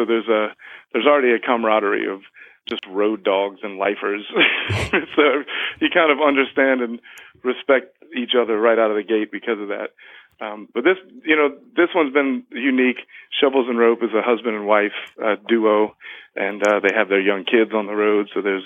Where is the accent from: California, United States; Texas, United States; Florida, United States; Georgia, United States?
Florida, United States; Jacksonville; we started in Jacksonville in my hometown